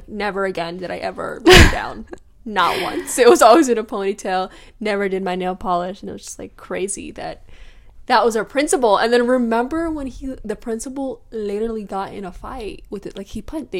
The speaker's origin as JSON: {"language": "English", "region": "Texas", "country": "United States", "tie": "born or raised there", "said": "we're born and raised in Texas and America."}